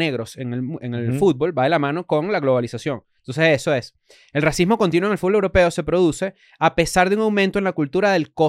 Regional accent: Venezuela; Y que uno como venezolano también vive

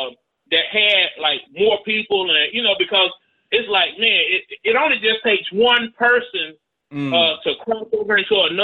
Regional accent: Rome, Georgia, United States; Well, I'm from Rome, Georgia, man. The home of the Seven Hills.

